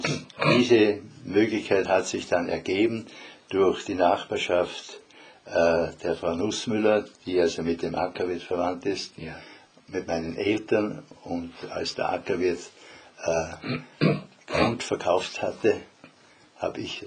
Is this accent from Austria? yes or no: yes; Styria, Austria; born there; Ich bin als gebürtiger Obersteirer Felsen und steile Wände gewohnt